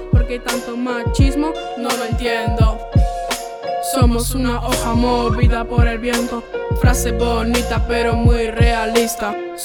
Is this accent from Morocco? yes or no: yes; Sidi Ifni, Guelmim-Oued Noun, Morocco; Spanish is a second language; soy de Marruecos, soy de Sidi Ifni.